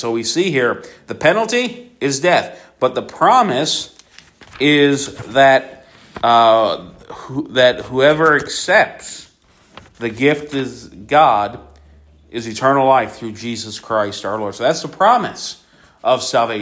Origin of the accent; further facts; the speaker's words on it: Philadelphia, Pennsylvania, United States; growing up in Philly